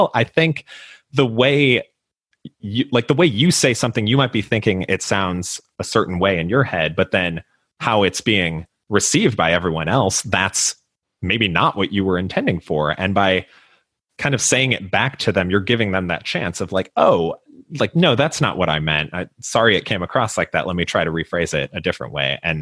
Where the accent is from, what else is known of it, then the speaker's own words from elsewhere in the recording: Skokie, Illinois, United States; I grew up in Skokie, Illinois, which if you're familiar, there's been a film, multiple films really about it, but a very high density Jewish population. I myself am not Jewish, but a lot of my friends growing up were.